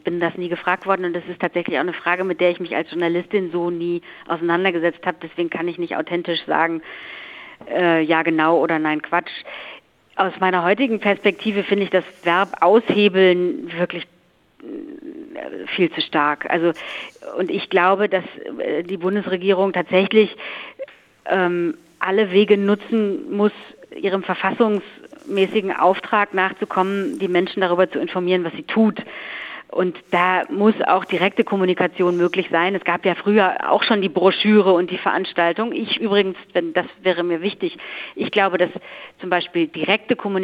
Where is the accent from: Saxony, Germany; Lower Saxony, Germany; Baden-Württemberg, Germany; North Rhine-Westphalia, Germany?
North Rhine-Westphalia, Germany; Leverkusen; also born or lived in Solingen; ich bin in Solingen geboren, aber in Leverkusen aufgewachsen